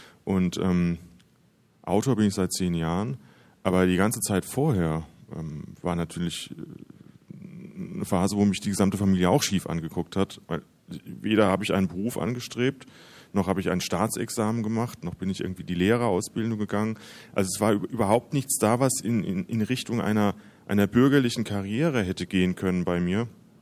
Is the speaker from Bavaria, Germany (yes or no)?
no; Hesse, Germany; die sich komplett mit meiner Heimat der Wetterau auseinandersetzt